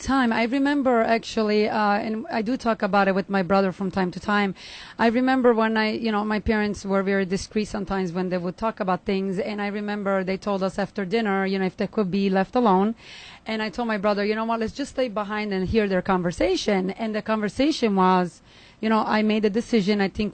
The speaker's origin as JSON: {"language": "English", "town": "Trabia", "region": "Sicily", "country": "Italy", "said": "I'm actually from a town called Trabia, which is not far from Lascari, and it's about 40 kilometers away from Palermo."}